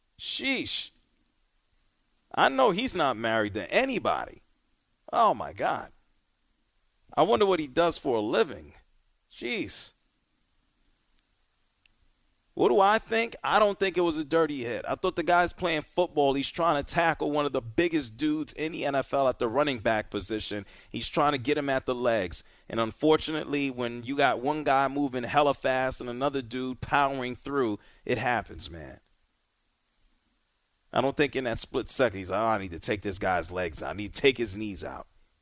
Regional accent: New York, United States; I'm from New York.

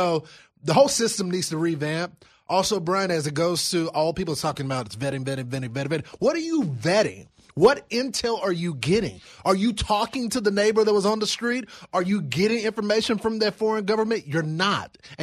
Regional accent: Texas, United States; one in my home state in Texas that was prevented

